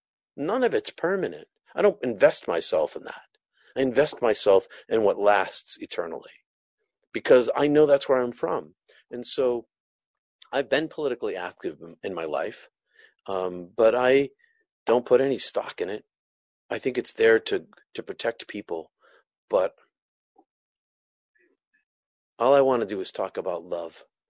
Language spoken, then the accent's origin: English; Maine, United States; And you know, I'm from Maine.